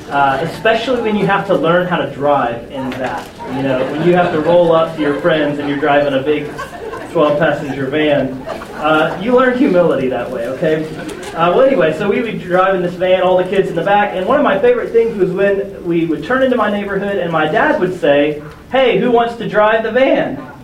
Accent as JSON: {"language": "English", "town": "Houston", "region": "Texas", "country": "United States", "tie": "born or raised there", "said": "I was one of seven children, and I grew up in Houston, Texas."}